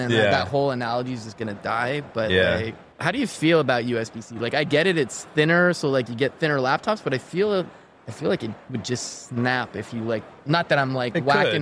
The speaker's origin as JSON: {"language": "English", "country": "Canada", "said": "Jason was making fun of me for being Canadian"}